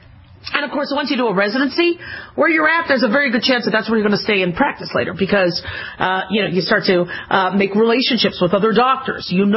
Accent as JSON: {"language": "English", "town": "Phoenix", "region": "Arizona", "country": "United States", "tie": "born or raised there", "also_born_or_lived": "Las Vegas, United States", "said": "You know, I grew up in Phoenix and I grew up in Las Vegas, and those times, they're not the same times now."}